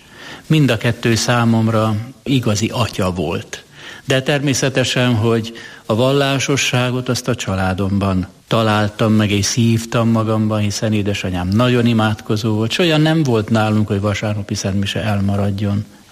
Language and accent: Hungarian; Hungary; Nekem Turter Rebes az, természetesen. Ott tanultam meg imádkozni, ott tanultam meg magyarul beszélni, ott tanultam meg, hogy én magyar vagyok.